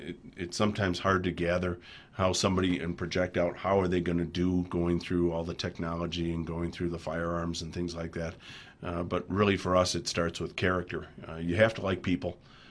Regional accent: Farmington, United States; I said, "I don't think so. I'm from Farmington."

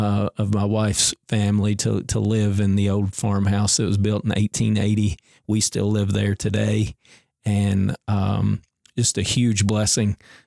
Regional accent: Morgantown, Kentucky, United States; I always said growing up in Morgantown in Butler County, that's where all my schooling years happened. You know, we had one stoplight by the courthouse downtown

